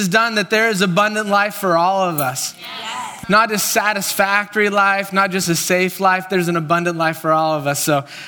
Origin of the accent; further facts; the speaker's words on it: Oregon, United States; Because I grew up in Oregon where you have driveways.